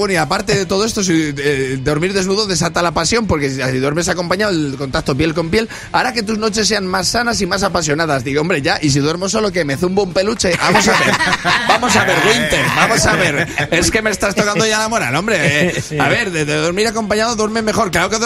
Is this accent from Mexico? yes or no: no; Valladolid, Castile and León, Spain; A ver, que yo soy de Valladolid, ¿sabes?